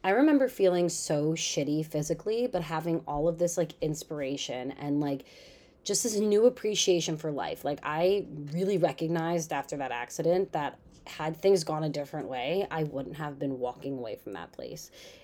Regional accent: New York, United States; It's because I grew up in New York.

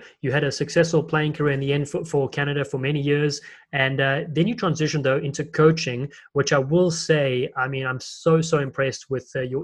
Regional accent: Western Cape, South Africa; moved away as an adult; so growing up in South Africa, I played at Rondebosch Boys High School in the Western Cape, lovely setting.

